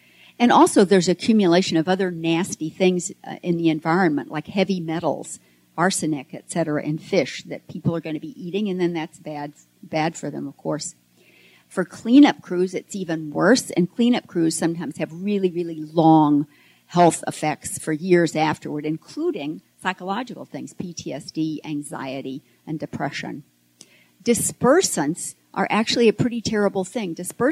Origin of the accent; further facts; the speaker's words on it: Texas, United States; This was down, I think, in Galveston. That's my kind of home territory. I'm from the Gulf Coast.